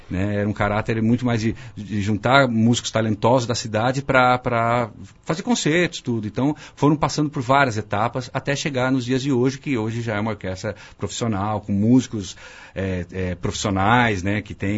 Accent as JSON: {"language": "Portuguese", "town": "Campinas", "region": "São Paulo", "country": "Brazil", "tie": "born or raised there", "said": "eu quando era moleque aqui em Campinas, né?"}